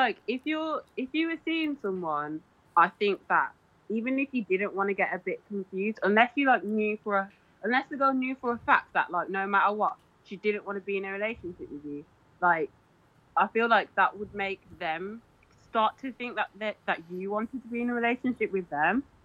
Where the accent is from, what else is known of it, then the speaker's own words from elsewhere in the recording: Birmingham, West Midlands, United Kingdom; I'm from Birmingham in the UK.